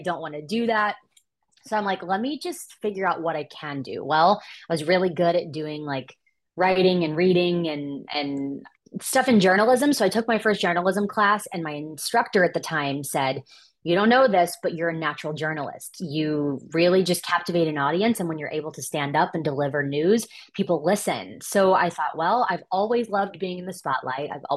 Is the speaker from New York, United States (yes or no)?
no; Missouri, United States; So I grew up in Missouri, and I knew I wanted to go to school in the South.